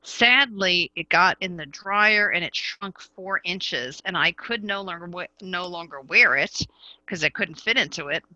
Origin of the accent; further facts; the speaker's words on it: Virginia, United States; I'm from Virginia.